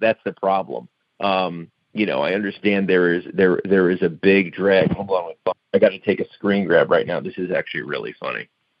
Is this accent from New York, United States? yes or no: yes; New York, United States; Well, as a kid growing up in New York, you know, I won my World Series in the third grade